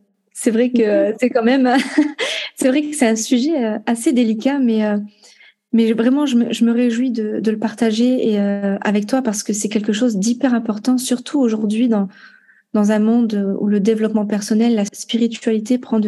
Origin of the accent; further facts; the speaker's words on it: Algeria; Ah ouais, je suis algérienne et je suis française.